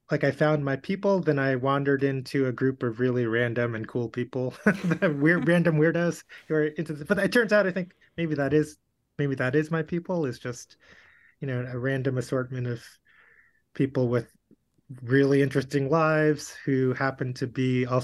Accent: New York, United States; I grew up in New York, so I have multiple teams, but I've lived in, you know, Wisconsin for 12 years now.

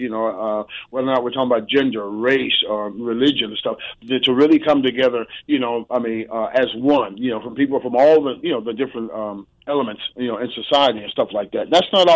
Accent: Oakland, California, United States; Well, growing up the way I did, I grew up in Oakland, California.

